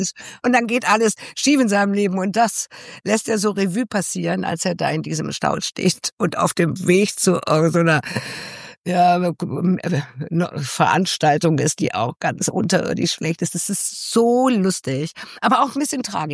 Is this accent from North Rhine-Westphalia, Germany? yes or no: yes; Mönchengladbach, North Rhine-Westphalia, Germany; now in Cologne, Germany; ich komme ja aus Mönchengladbach.